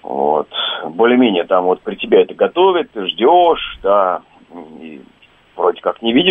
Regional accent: Crimea, Ukraine; ну, в Крыму его нет, вот, например, я из Крыма.

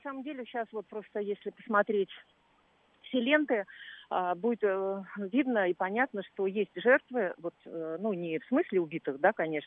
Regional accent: Moscow, Russia; я из Москвы

